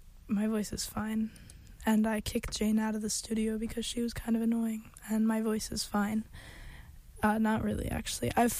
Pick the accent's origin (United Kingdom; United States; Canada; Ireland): Ireland; I'm Irish, and this is an Irish band